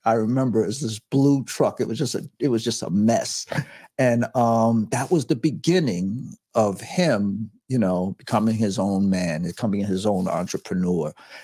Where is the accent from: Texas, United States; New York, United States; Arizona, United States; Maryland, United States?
New York, United States; New York City; I am from Chelsea, New York City. Grew up, born and raised in New York, way downtown on 17th Street, 9th Avenue.